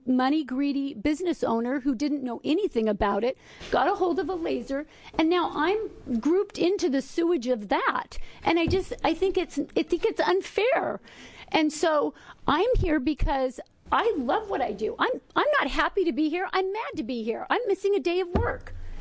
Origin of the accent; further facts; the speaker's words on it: Washington, United States; now in Oregon, United States; I am new to Oregon. I am from Washington, and my husband moved me down here.